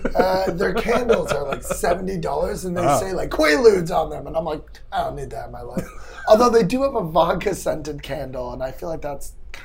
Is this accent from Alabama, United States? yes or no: no; Boston, Massachusetts, United States; my dad lives in New York and we grew up in Boston